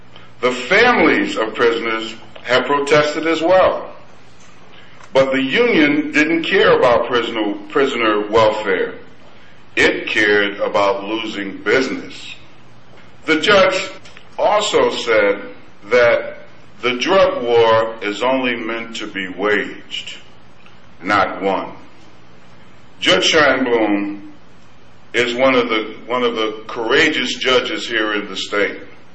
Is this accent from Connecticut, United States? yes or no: yes; Hartford, Connecticut, United States; I was born and raised here in Hartford, Connecticut. Played high school basketball at the field house here.